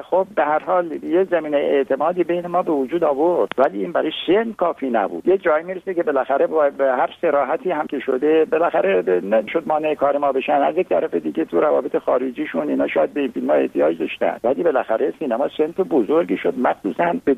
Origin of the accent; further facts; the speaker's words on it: Khuzestan, Iran; من بچه خوزستانم، 8 سال تقریبا من بمبارون شده،